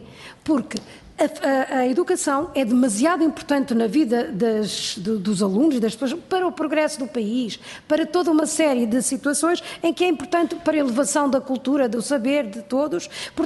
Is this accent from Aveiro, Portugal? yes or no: no; Porto, Portugal; eu vou ter mesmo que tenho de ir para o Porto, vou ter mesmo para a minha terra